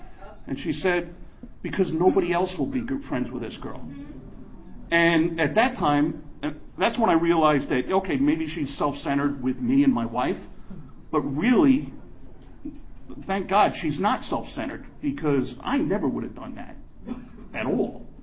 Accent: Long Island, New York, United States; First of all, I'm from New York, Long Island.

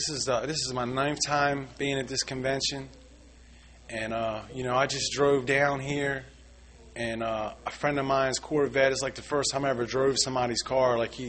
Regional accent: Baltimore, Maryland, United States; I grew up in Southwest Baltimore.

